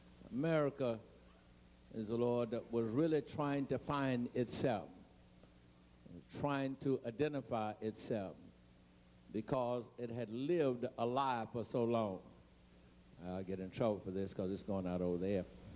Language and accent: English; United States; accent: Eastern; And somebody says that I have what is called a Eastern accent. I sound like I'm from Maryland.